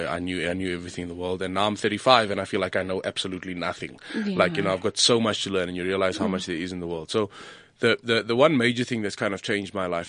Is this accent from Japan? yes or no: no; South Africa; what I think we as especially English speaking South Africans are ignorant to is that these languages help us express.